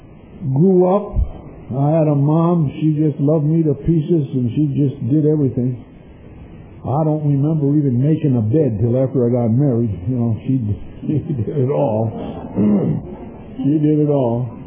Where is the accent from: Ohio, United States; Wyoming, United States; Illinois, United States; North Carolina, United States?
Illinois, United States; Chicago; I grew up in Chicago. My father was a clergyman. He had a mission on Lincoln and Diversey.